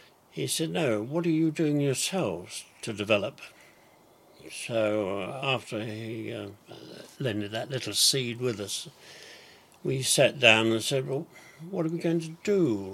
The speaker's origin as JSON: {"language": "English", "town": "Bedford", "region": "East of England", "country": "United Kingdom", "tie": "born there", "said": "I was born in Bedford on the 4th of December 1925."}